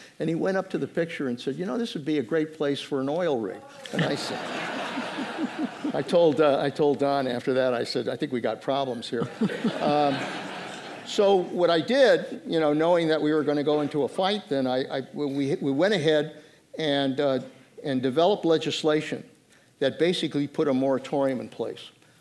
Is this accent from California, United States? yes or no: yes; Monterey, California, United States; I was born in Monterey, my grandfather fished there, and I was raised with the beauty of that coastline.